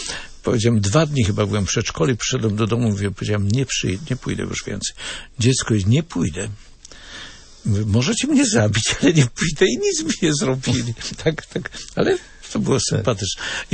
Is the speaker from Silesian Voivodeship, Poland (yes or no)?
no; Olkusz, Lesser Poland, Poland; born there; Urodziłem się blisko Krakowa, w Olkuszu, to 40 kilometrów